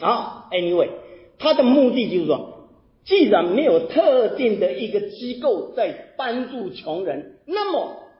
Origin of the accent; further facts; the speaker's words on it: Taiwan; 我是在台湾长大的，台湾我成长的过程当中